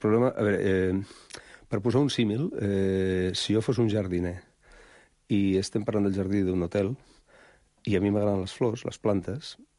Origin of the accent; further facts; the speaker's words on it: Basque Country, Spain; Catalan is a second language; Perquè Catalunya, jo que soc basc, però m'ho miro com ja com de casa